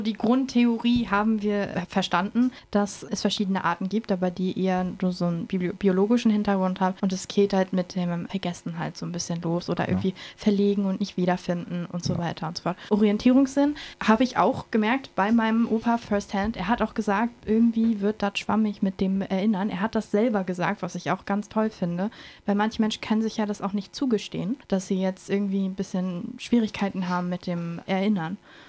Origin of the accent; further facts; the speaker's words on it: Neubrandenburg, Mecklenburg-Vorpommern, Germany; weil ich komme aus Neubrandenburg